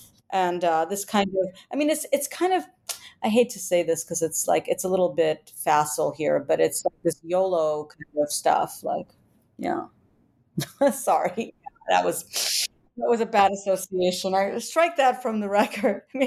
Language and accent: English; Ukraine; I'm originally from Ukraine